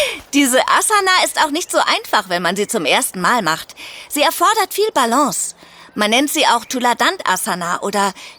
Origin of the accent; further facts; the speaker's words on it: India; ein sehr altes Übungssystem aus meiner Heimat Indien.